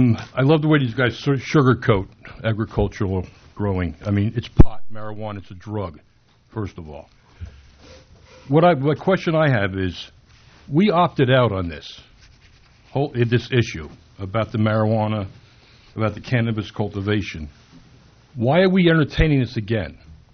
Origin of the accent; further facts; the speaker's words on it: Basking Ridge, New Jersey, United States; I'm from Basking Ridge. I've been up here 30 years now.